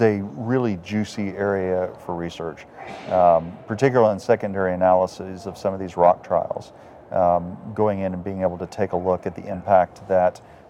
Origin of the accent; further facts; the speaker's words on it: Texas, United States; And as a Texan